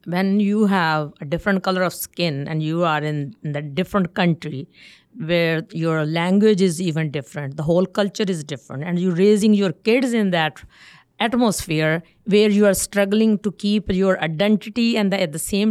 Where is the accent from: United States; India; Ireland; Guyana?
India; North India; In our family, in generations, because I'm from North India, nobody learned a classical dance.